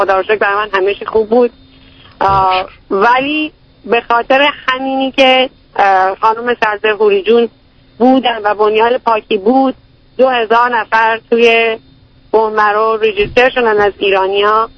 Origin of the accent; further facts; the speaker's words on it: Iran; به عنوان یه ایرانی